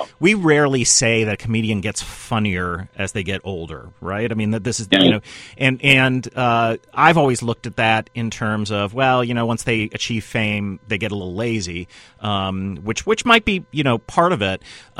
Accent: Chicago, Illinois, United States; And of course, you know, I'm a Chicagoan, and I had, you know, six glorious years of championships here.

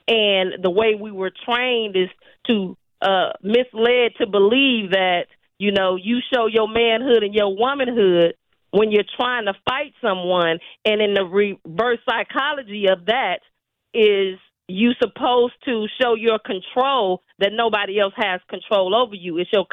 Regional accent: Milwaukee, Wisconsin, United States; Even growing up in Milwaukee and knowing how segregated, you know, we were from everybody else. Me and my sister got involved because, again, I went to high school at South Division.

